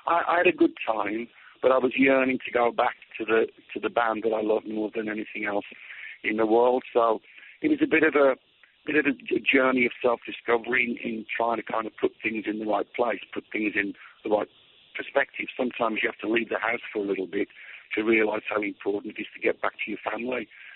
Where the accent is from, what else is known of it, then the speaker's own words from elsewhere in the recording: United Kingdom; They're from my home country, the UK